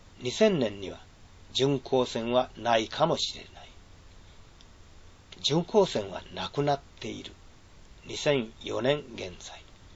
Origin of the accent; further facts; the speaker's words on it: Miwasaki, Wakayama, Japan; 新宮の手前が僕のふるさと三輪崎だ。